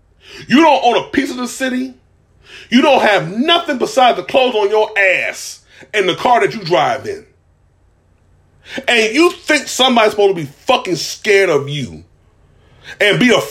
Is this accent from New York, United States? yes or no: no; Philadelphia, Pennsylvania, United States; I'm originally from Philadelphia, Germantown, okay?